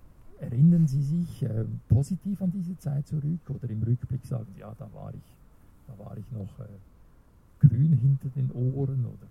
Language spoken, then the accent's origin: German; Switzerland; Ich als Schweizer hab das wie übersehen, oder?